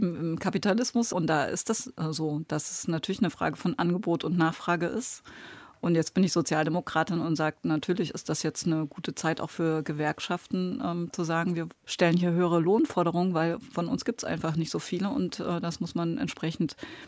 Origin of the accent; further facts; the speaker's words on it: Leipzig, Saxony, Germany; in Leipzig, wo ich herkomme, sind vor kurzem einige Straßenbahnen seltener gefahren, weil einfach nicht genug Fahrer da waren.